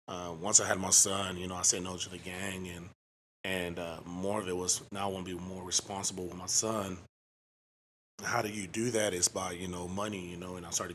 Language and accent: English; Oak Cliff, Texas, United States; I grew up, I was born and raised in Oak Cliff. You know, I grew up in the church.